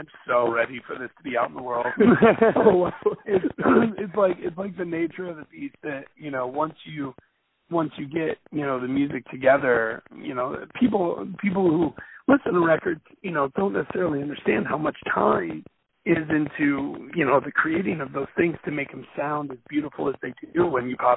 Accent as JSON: {"language": "English", "town": "Chicago", "region": "Illinois", "country": "United States", "said": "I always feel like I mispronounce that because I'm from Chicago, you know."}